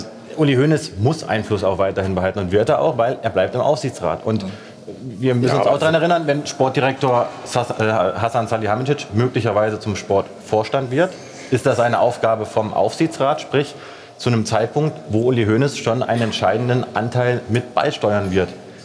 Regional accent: Bavaria, Germany; von dem her sind wir aus Bayern

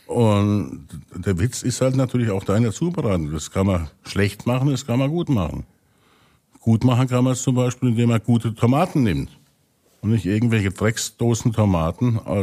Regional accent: Milan, Lombardy, Italy; ich bin jetzt in Italien aufgewachsen, in Milano.

